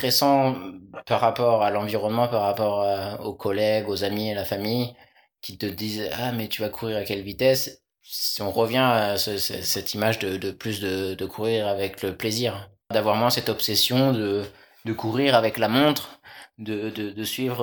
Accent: Angers, Pays de la Loire, France; bah donc je viens d'Angers, à Angers il y a ça.

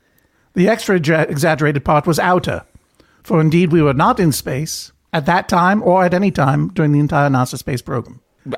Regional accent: Isle au Haut, Maine, United States; I'm from the coast. I'm from Isle of Hot.

